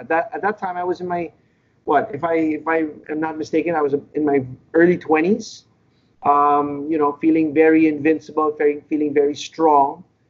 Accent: New Zealand; moved away as an adult; No, I actually studied my university in New Zealand. I grew up in New Zealand. My parents moved there back in 1983.

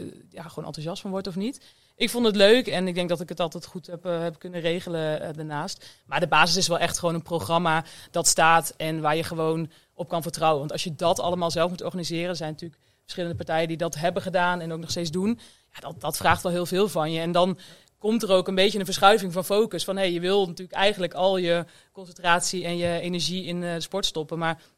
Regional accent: Doetinchem, Gelderland, Netherlands; Ik kom uit Doetinchem, dus Achterhoekse.

